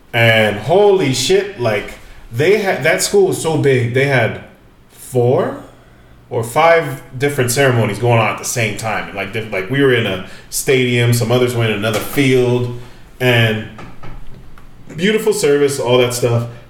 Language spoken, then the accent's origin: English; Atwater, California, United States; also born or lived in Glendale; So, actually, I was born in Glendale. I don't know why I said... So, yeah. Born in L.A., but I lived in Atwater.